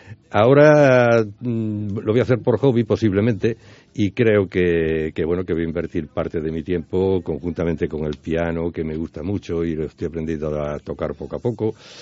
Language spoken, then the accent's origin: Spanish; Extremadura, Spain; Y la otra es intentar promocionar a la gente de mi tierra, a los grupos, a los artistas y a los cómicos como tú, que hacen el trabajo desde la base aquí en Extremadura.